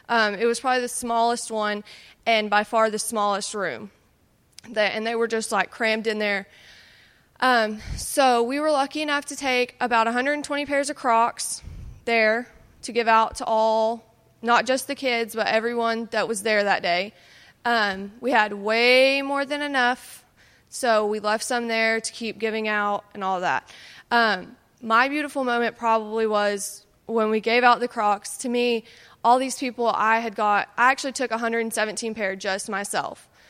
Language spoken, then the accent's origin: English; Texas, United States; Of course, when you wake up to an earthquake, being a Texan, you don't know what to do.